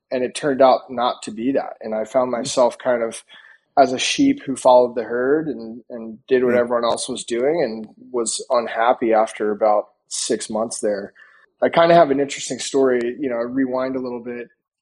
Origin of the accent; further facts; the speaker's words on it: Medford, New Jersey, United States; So grew up in South Jersey, a town called Medford.